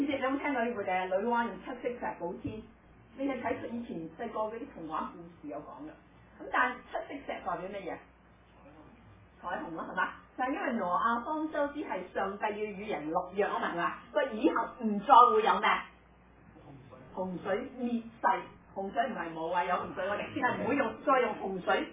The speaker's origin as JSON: {"language": "Cantonese", "country": "China", "said": "我中国人"}